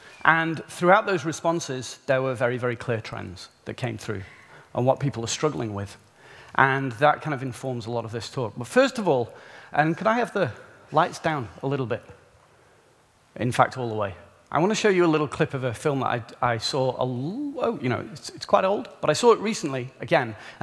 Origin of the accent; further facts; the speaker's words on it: North West England, United Kingdom; now in Wales, United Kingdom; and I don't talk like that because I'm from near Cheshire originally.